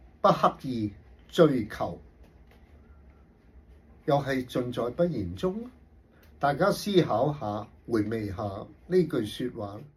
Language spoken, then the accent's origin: Cantonese; Hong Kong; 我哋香港人